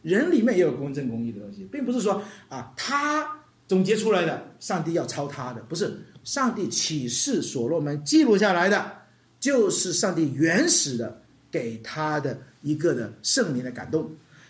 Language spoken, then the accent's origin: Chinese; China; 我们中国人叫格言或者寓言或者比喻